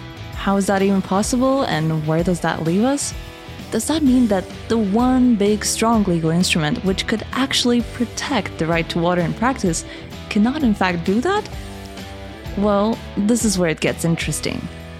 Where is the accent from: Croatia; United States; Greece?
Croatia; If I lacked water in my home country, Croatia